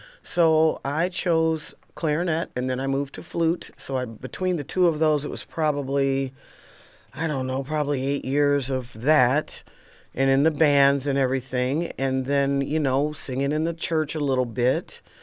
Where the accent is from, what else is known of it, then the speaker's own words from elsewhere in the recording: Toledo, Ohio, United States; I'm from Toledo.